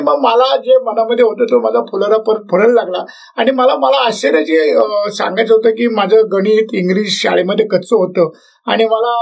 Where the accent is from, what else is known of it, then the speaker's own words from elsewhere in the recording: Kadus, Maharashtra, India; ते माझं कडूस गाव ग्रामीण भागातलं राजगुरुनगर पासून 6 मैल असलं ना पुणे जिल्ह्यातलं गाव आहे माझं त्याच्यामध्ये. आणि पहिली ते 5वी माझं शिक्षण कडूस राजगुरुनगर इथे जीवन शिक्षण मंदिर मध्ये झालेलं आहे.